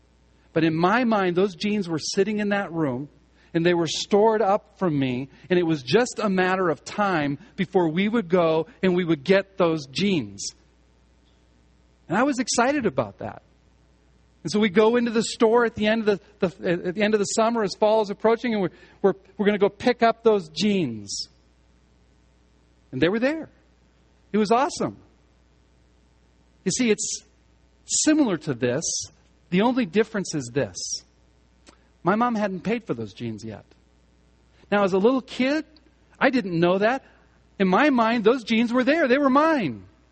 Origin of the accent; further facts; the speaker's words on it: Omaha, Nebraska, United States; When I was a little kid, we grew up in Omaha.